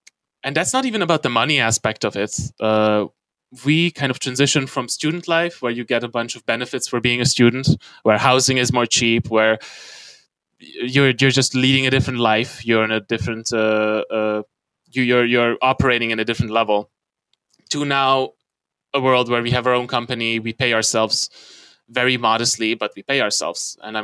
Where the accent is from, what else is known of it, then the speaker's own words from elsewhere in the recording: Hungary; now in Germany; So I'm from Hungary. Two of us are from Hungary.